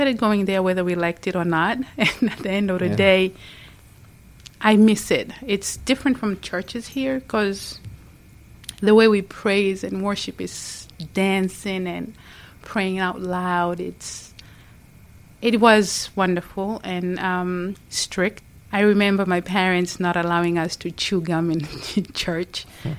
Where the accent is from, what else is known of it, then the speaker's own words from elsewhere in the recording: Dar es Salaam, Tanzania; now in United States; I was born and raised in Tanzania, in Dar es Salaam. It's very hot.